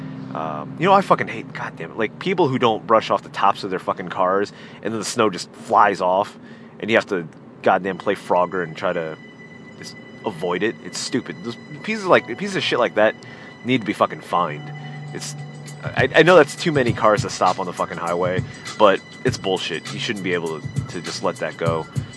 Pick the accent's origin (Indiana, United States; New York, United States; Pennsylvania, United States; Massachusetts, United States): Pennsylvania, United States; Like, I grew up in Pennsylvania where just it snowed and it was awesome. And, you know, in Maryland, there's not much snow.